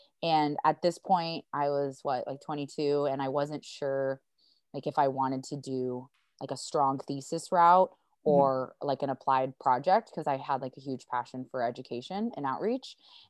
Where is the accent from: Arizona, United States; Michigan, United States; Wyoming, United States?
Arizona, United States; Phoenix; now in Hawaii, United States; But yeah, I grew up in Phoenix, Arizona, and my pronouns are she and her. And I ended up here. I'm based in Hawaii now